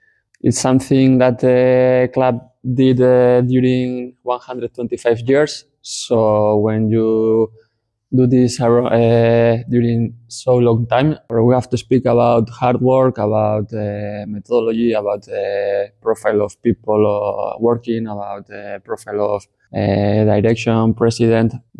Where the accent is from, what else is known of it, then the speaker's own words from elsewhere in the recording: Bilbao, Basque Country, Spain; English is a second language; I'm from Bilbao. I'm 36 years old.